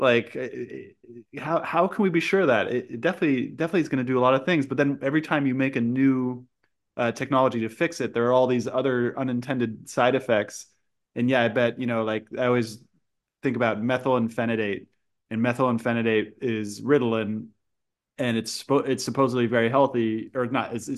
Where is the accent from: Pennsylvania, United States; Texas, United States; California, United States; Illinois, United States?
California, United States; when I was growing up in Silicon Valley, the dominant theology, I'd say, is